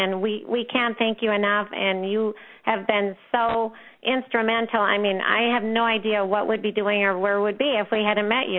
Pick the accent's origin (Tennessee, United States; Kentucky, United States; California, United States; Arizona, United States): Arizona, United States; we're from Arizona